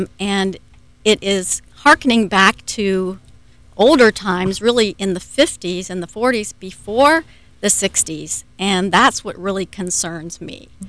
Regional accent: Midwest, United States; and my bachelor's is in foreign affairs from the University of Cincinnati, I'm from the Midwest

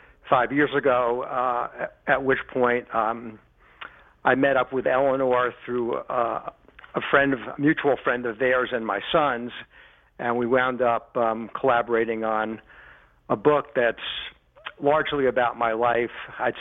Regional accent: Newark, New Jersey, United States; also born or lived in Brooklyn, United States; I was born in Brooklyn, New York in 1952. After my father's death in 1957, my mother remarried, who was basically the protagonist of the story. And 8 months later, we moved to Newark, New Jersey, away from four generations of family

